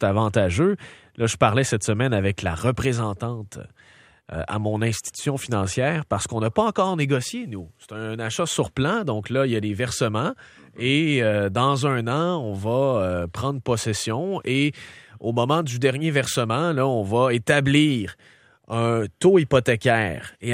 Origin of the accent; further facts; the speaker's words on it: Joliette, Quebec, Canada; born there; je suis né à Joliette, je connais un peu le secteur.